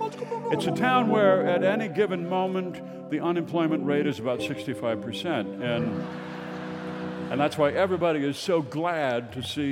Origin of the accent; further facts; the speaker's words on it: Minnesota, United States; I'm from Minnesota. It's a state of writers.